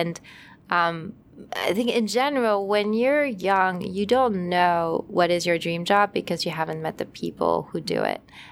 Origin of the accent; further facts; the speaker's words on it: France; now in United States; I grew up in France, and often in France you study something